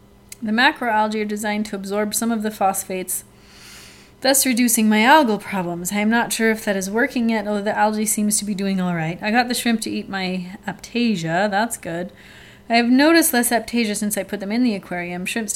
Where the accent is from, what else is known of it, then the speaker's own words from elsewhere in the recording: Australia; Growing up in Australia, most wildlife are trying to kill us.